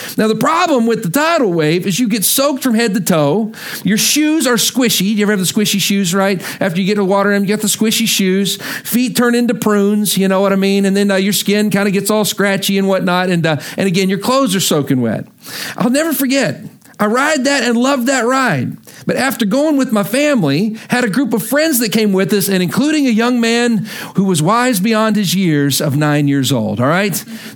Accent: Texas, United States; After growing up in Texas, did any of you have this experience today?

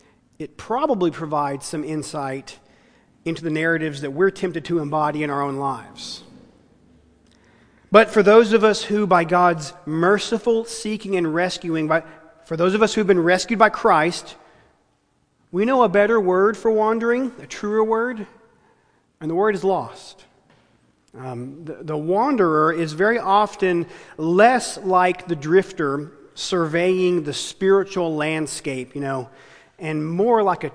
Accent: Texas, United States; moved away as an adult; now in New Bedford, United States; I'm a pastor here on staff at Grace Harbor Church in New Bedford. I'm originally from Texas, but been here 3 years. This is home.

